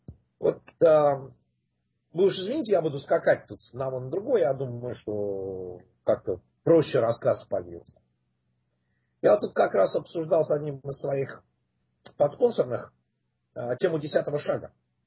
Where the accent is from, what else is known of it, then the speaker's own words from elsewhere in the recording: Russia; moved away as an adult; now in United States; Пить я начал еще в России. Я уехал из России в 79 году. Приехал в Штаты